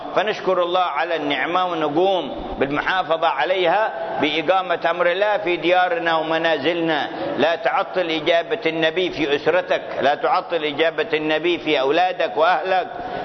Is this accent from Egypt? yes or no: no; Hadramaut, Yemen; هذا أول ما بدأ عندنا في حضرموت ظهر وأنا صغير